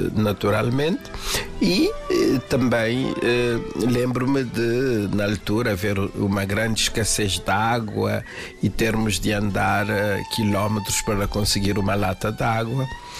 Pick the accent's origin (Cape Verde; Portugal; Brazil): Cape Verde; Assomada, Santiago; Vivia no interior de Santiago, em Assomada, a cidade de onde sou natural.